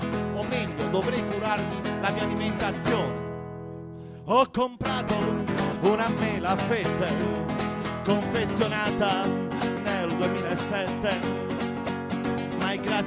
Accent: Taranto, Apulia, Italy; Io sono di Taranto.

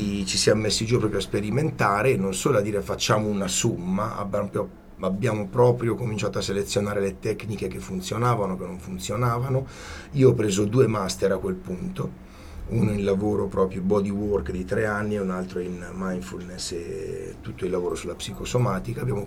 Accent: Città di Castello, Umbria, Italy; Io ho girato veramente mezza Italia, sono tornato in Umbria, io sono di Città di Castello.

